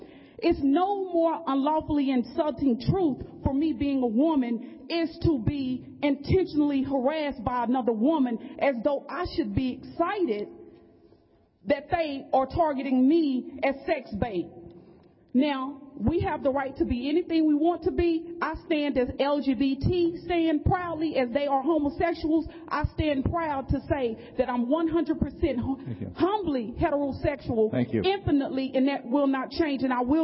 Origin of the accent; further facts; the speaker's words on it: United States; Mind you, I am an American, I am a minority, and I am in Dallas.